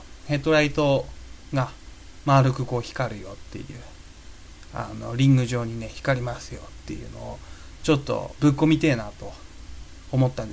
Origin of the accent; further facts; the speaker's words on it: Tohoku, Japan; born there; 生まれた故郷の三陸の方に、ちょっとね、仏壇拝みに帰ったんですけども